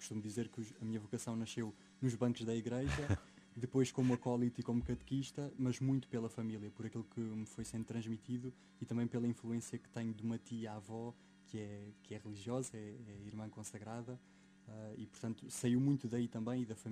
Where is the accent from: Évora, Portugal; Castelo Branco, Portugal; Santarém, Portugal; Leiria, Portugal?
Santarém, Portugal; Torres Novas; now in Lisbon, Portugal; tenho 25 anos. Venho de Torres Novas, na Diocese de Santarém, não sou aqui de Lisboa